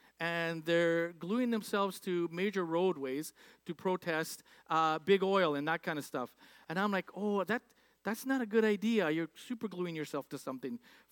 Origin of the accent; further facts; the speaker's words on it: Alberta, Canada; growing up in Alberta and being a pipeline kind of believing kid